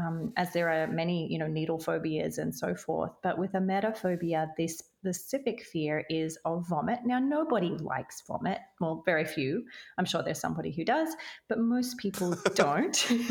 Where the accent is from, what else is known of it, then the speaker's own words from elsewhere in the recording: Australia; now in United States; I'm Australian. I live in America.